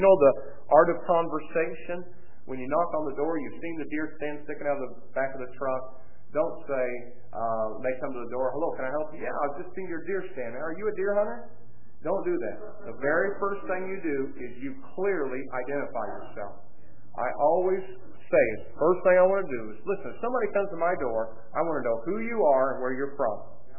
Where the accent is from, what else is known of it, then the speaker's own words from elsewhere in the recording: Greencastle, Indiana, United States; born there; In 1961, I was born in Greencastle, Indiana, 10 pounds, 10 ounces.